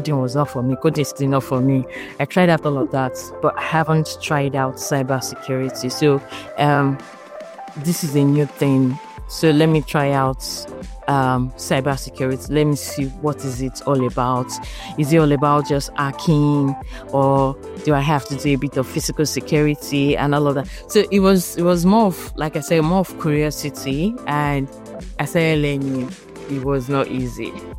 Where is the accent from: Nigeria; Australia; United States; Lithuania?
Nigeria; I'm from Nigeria, I'm a cybersecurity analyst, and I speak German.